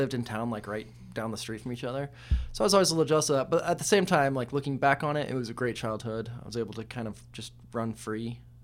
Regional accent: Castle Rock, Colorado, United States; So I grew up in Colorado. We lived outside of a small town called Castle Rock. We lived out in the country.

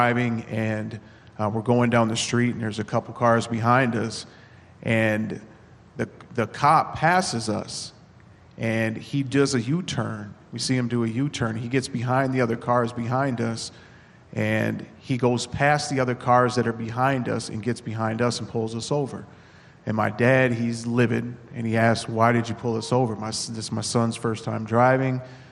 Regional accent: Minneapolis, Minnesota, United States; I've learned over time and growing up in Minneapolis that when you get pulled over

